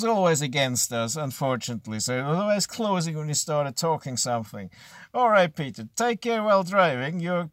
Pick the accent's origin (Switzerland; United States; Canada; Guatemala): Switzerland; I'm from Switzerland.